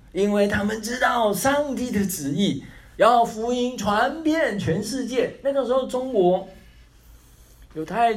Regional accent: Taiwan; now in United States; 我说我们是台湾的美国人，美国的台湾人，对不起讲错了。

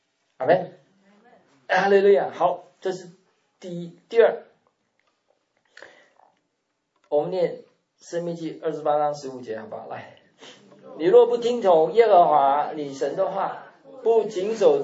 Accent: China; 通常对我们中国人的家庭，通常就是因为你的祖宗犯罪

